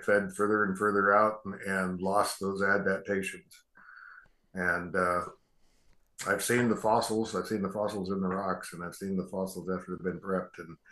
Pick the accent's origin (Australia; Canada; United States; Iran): United States; Winlock, Washington; I grew up in Winlock, Washington